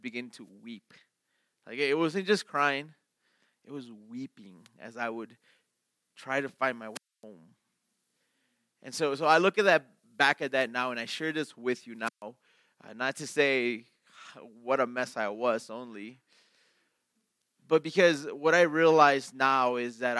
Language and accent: English; Chicago, Illinois, United States; because I grew up in Chicago. I grew up my whole life there, and I knew where I was going.